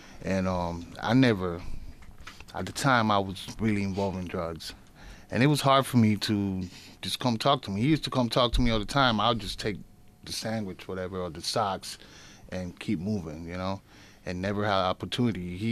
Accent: New York City, New York, United States; also born or lived in Puerto Rico; Me, I grew up in New York City, mm-hmm. Puerto Rico, you know, and here.

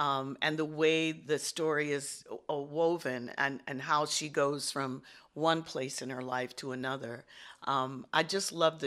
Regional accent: Detroit, Michigan, United States; She's from outside of Milwaukee. I'm from Detroit. So we also have that Midwestern sensibility

